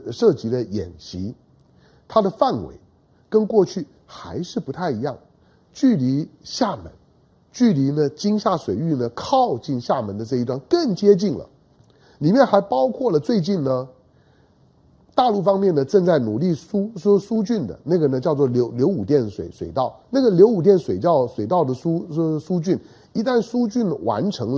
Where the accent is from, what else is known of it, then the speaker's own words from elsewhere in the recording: Taiwan; 我台湾人始终都搞不清楚